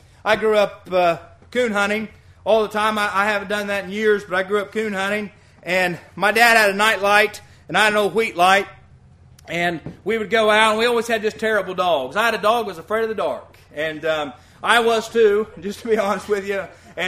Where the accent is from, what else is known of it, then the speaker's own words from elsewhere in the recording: West Virginia, United States; And I grew up in the country, and I grew up in West Virginia, up in the country, and we didn't even have visitors very often.